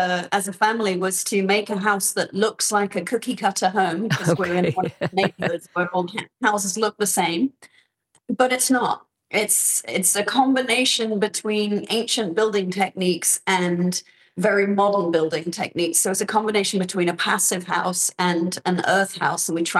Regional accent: Northern Ireland, United Kingdom; I grew up in Northern Ireland

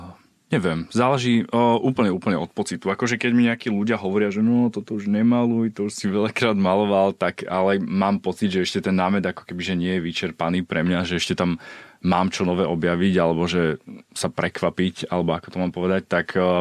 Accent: Bratislava, Bratislava Region, Slovakia; A vlastne vyrastal som v Bratislave, ale mal som babku vlastne v Polnom Kesove.

